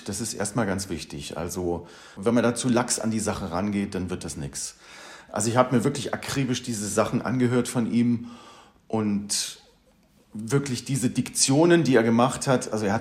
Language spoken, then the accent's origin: German; Thuringia, Germany; now in Berlin, Germany; Ich komme aus Thüringen gebürtig, bin aber jetzt schon seit 35 Jahren in Berlin.